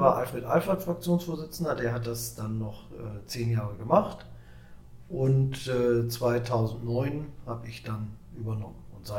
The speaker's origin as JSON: {"language": "German", "country": "Germany", "lives_now": "Ochtrup, Germany", "said": "Ja, ich habe gar nicht in Ochtrup angefangen, sondern da, wo ich herkomme, in der Nähe von Bremen."}